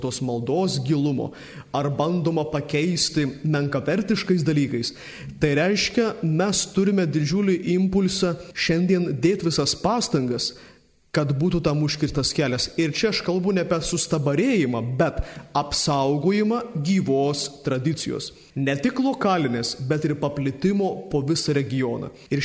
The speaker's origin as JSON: {"language": "Lithuanian", "region": "Samogitia", "country": "Lithuania", "said": "Šiandien, turėdami kalnus, mes, žemaičiai, mes saugom juos ne tik savo"}